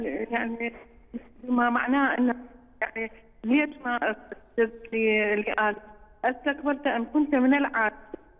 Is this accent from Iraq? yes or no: yes; Iraq; من العراق.